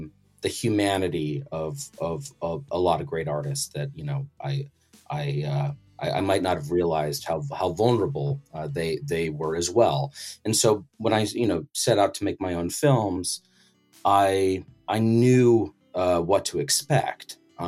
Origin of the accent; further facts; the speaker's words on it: Colorado, United States; also born or lived in Arizona; So I was born in Arizona. I lived there until I was 6 years old. So I have some early memories of my kindergarten class there, the house we lived in before moving to Colorado.